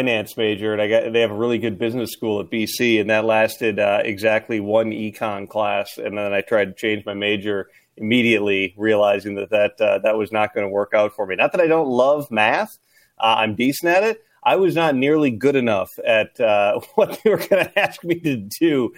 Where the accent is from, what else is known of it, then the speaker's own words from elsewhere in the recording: Minnesota, United States; Minnesota.